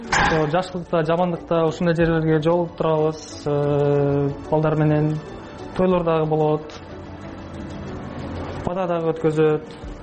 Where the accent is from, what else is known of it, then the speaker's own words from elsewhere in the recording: Yekaterinburg, Sverdlovsk Oblast, Russia; also born or lived in Osh, Kyrgyzstan; 95 мен төрөлдүм. Биз Ошто турганбыз, Ошто атам иштеп. Кийин мен 1.5 жашымда, ошондо 97 жыл болот. Бул жака келебиз, Екатеринбургга. Атам бул жакта дагы жүрүп, иштерди баштап, жумуш керип, квартира табып, кайра Ошко барган, бизди чакырып, бизди алып келген ушул жака. Ошо 97 жылдан бери ушул жактабыз.